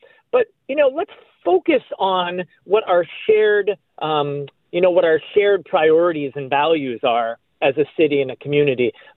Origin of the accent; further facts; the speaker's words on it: Boston, Massachusetts, United States; You know, I came here from Boston, Mass, where, you know, you don't have partisan elections for local elections, for citywide elections